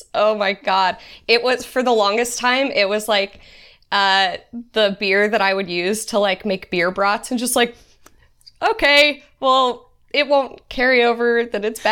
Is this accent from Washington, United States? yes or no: no; Tampa, Florida, United States; I actually only went there. I'm from Florida. So, like, we went to school in St. Augustine.